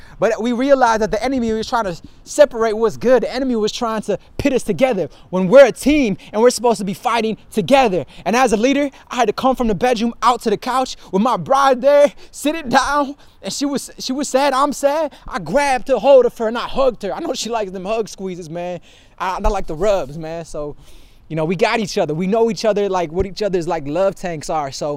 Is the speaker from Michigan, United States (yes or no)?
yes; Michigan, United States; I'm from Michigan, icicles, they just stay there.